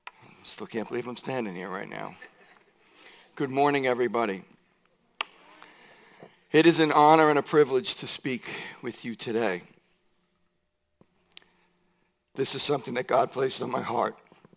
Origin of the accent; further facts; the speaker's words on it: Commack, New York, United States; eventually ended up in Commack, where my mom still resides today. I experienced what you would call a normal upbringing.